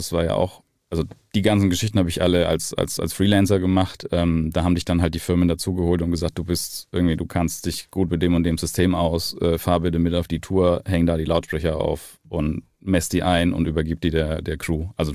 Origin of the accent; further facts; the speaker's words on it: Fürth, Bavaria, Germany; früher das Aufwachsen in Bayern, also ich meine, Fürth, in der Stadt, in der ich aufgewachsen bin, das ist eine Stadt mit, glaube ich, mittlerweile so um die 130.000 Einwohner.